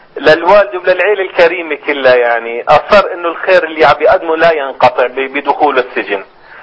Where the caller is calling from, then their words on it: Amman, Amman Governorate, Jordan; والله أنا الآن قريب من بلاد الشام في عمان. في عمان الحبيبة أيضا.